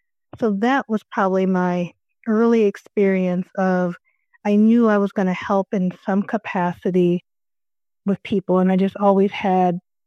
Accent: Cincinnati, Ohio, United States; also born or lived in Statesboro, Georgia; so I was born actually in Statesboro, Georgia, and lived there for a little bit. And we moved to Cincinnati, lived most of my time in Cincinnati, Ohio.

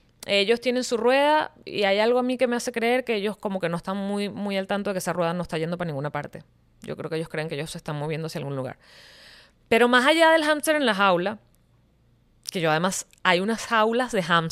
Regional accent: Venezuela; Pero, por ejemplo, en mi país, Venezuela, no hay santuarios, hay zoológicos.

